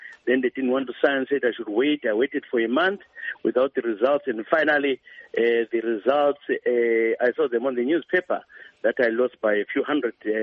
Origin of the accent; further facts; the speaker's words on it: Lower Gweru, Midlands, Zimbabwe; I come from Lower Kweru. So from Lower Kweru, we lag behind in terms of development and everything.